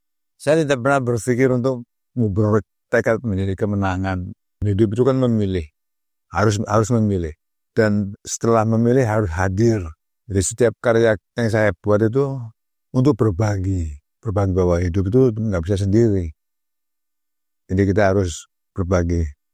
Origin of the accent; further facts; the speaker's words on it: Surabaya, East Java, Indonesia; born there; also born or lived in Yogyakarta; Jadi saya kelahiran Surabaya tapi saya itu merasa sebagai orang Jogja.